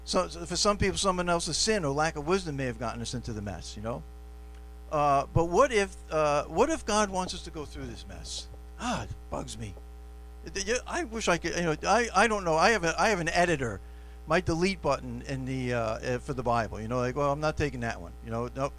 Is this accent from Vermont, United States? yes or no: no; New York, United States; maybe I was brought up in the New York metropolitan area. We're a little bit cynical by upbringing.